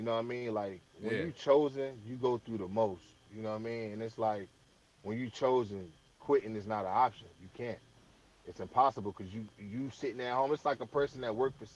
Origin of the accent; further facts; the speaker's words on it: New Jersey, United States; now in Greensboro, United States; I'm from New Jersey, but I live in Greensboro, North Carolina, reside in there.